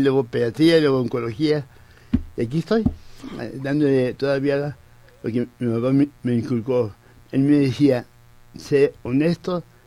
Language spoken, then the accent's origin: Spanish; Xalapa, Veracruz, Mexico; born there; also born or lived in Guadalajara; Nacimos en Jalapa, yo nací en Jalapa, en Veracruz. Ajá. Mi papá era militar, uh-huh. Andamos por todos lados hasta que un día llegó a Guadalajara